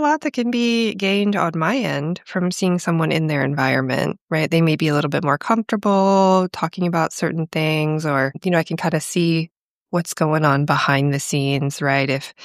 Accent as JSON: {"language": "English", "town": "Austin", "region": "Texas", "country": "United States", "said": "So I've been in Austin for 7 years. I'm originally from the Austin area, so I'm back home."}